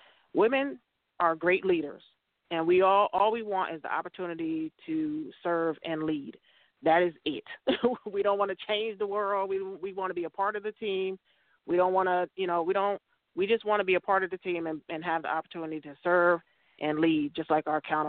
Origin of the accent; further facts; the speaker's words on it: New York, United States; But like I said, I'm from New York. I got a big mouth